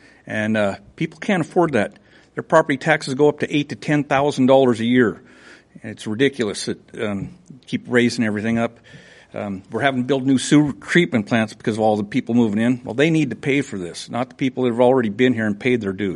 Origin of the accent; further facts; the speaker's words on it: Stanwood, Washington, United States; I grew up in Stanwood.